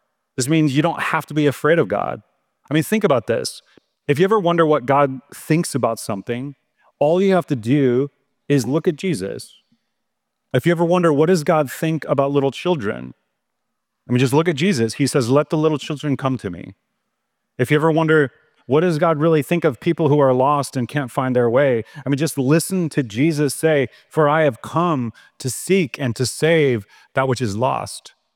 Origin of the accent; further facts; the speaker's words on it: Midwest, United States; Where I grew up in the Midwest, school lunch in my grade school was kind of like this.